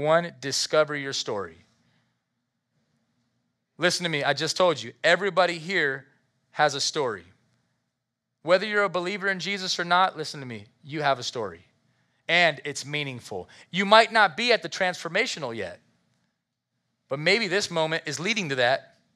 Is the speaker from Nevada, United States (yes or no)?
yes; Las Vegas, Nevada, United States; I'm from Las Vegas